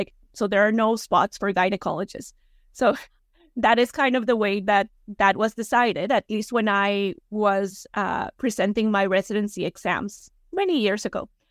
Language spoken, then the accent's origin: English; Costa Rica; English is a second language; Of course, like I am originally from Costa Rica. Costa Rica is a very small country